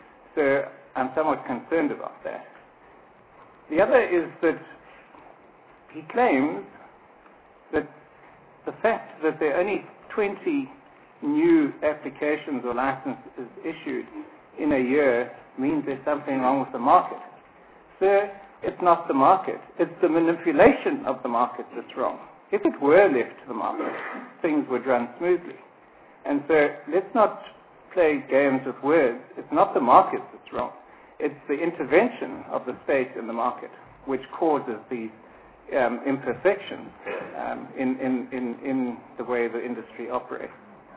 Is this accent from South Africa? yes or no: yes; South Africa; I have never, and I will never, put my race down as white or anything else. I am a South African. I am not a European, and I never have been.